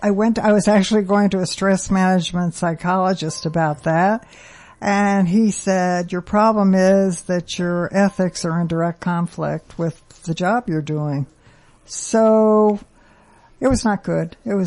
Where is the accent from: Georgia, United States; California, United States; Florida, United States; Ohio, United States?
Ohio, United States; Springfield; I grew up in Springfield, Ohio, a small town between Dayton and Columbus.